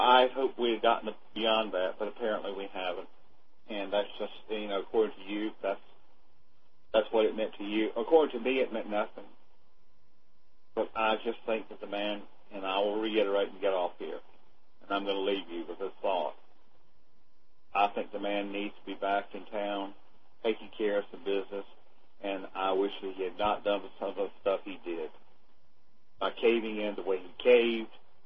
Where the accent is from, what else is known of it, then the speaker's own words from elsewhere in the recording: South Carolina, United States; You know, I'm from South Carolina, so you know, please don't make any license to comment on the attitudes of people in the South.